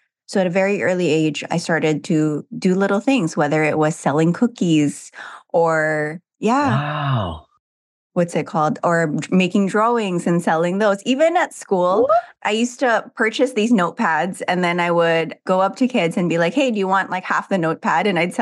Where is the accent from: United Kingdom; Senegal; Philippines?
Philippines; So I grew up in the Philippines, contrary to the accent.